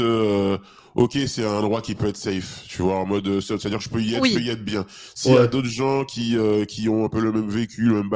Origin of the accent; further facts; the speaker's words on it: Guadeloupe; Parce qu'en fait, par exemple, moi, j'ai grandi en Guadeloupe